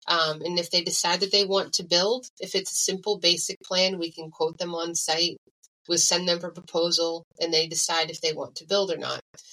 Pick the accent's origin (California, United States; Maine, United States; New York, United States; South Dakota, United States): Maine, United States; now in North Carolina, United States; So we came from Maine. We had to learn this all over. But there are three full growing seasons here in North Carolina.